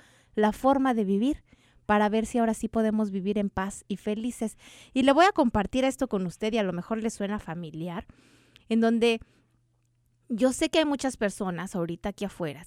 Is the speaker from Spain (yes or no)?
no; Mexico City, Mexico; yo crecí en la Ciudad de México